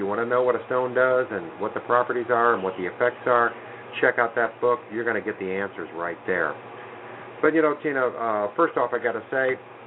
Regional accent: Eureka, Missouri, United States; You know, near my hometown of Eureka, Missouri, and we wish them a happy birthday.

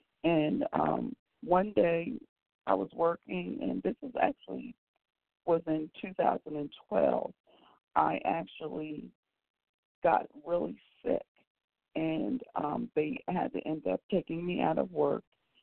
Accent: Wilmington, Delaware, United States; born there; And I am a Delawarean, meaning that I was born in Delaware, Wilmington, Delaware, to be exact.

